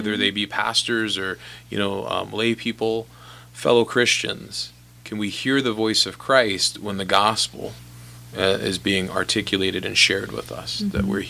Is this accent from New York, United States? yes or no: yes; Long Island, New York, United States; I grew up on Long Island, New York.